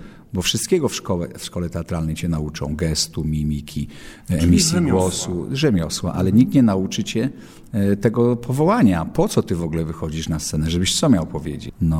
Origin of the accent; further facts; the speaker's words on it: Niewiadów, Łódź Voivodeship, Poland; jestem chłopcem z małej miejscowości Niewiadów. To jest taka miejscowość mała pod Tomaszowem Mazowieckim.